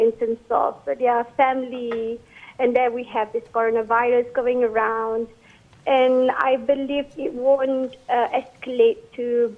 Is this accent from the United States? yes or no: no; Malaysia; say that that is our best quality as Malaysian